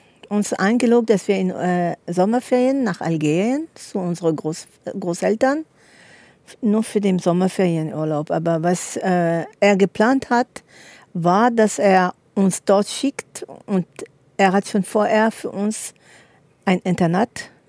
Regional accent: Paris, Île-de-France, France; German is a second language; Und meine Mama ist Deutsch, kommt aus Norddeutschland. Und wir kamen, also eigentlich sind wir in Paris geboren, dort groß geworden. Und wir haben Multikulti in unserer Familie. Aber Französisch war die Sprache, da meine Eltern nicht gleich Länder waren.

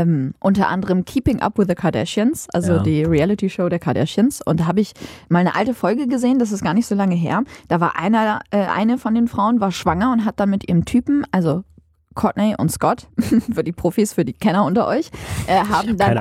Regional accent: Aurich, Lower Saxony, Germany; also born or lived in Syria; Also, ich bin ja in Syrien geboren.

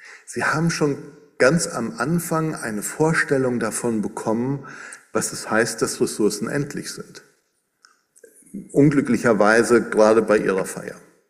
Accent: North Rhine-Westphalia, Germany; Ich komme aus dem Siegerland, ich weiß, wovon ich rede.

